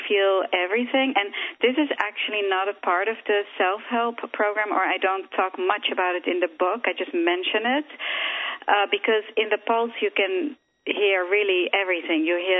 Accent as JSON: {"language": "English", "country": "Netherlands", "moved": "as an adult", "lives_now": "United States", "said": "I'm originally from Holland, and my story really starts there. I came here to the United States, to New York, to be a dancer at the age of 18"}